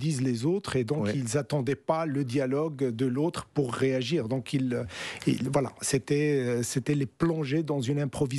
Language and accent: French; Morocco; Au Maroc, parce que moi je suis né et j'ai grandi au Maroc, j'ai étudié en arabe